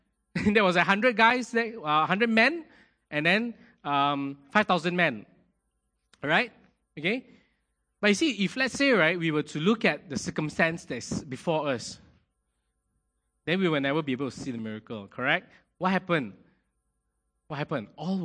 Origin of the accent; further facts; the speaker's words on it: Ipoh, Perak, Malaysia; English is a second language; I come from Ipoh, right? And I stay in a place where it's Gunung Rapat, you know, it's a small little village, Chinese village.